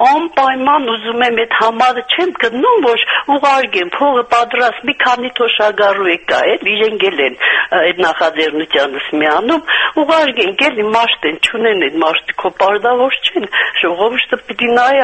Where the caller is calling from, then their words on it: Gyumri, Shirak, Armenia; Ես Գյումրիից եմ, տարիքս արդեն մոտ 70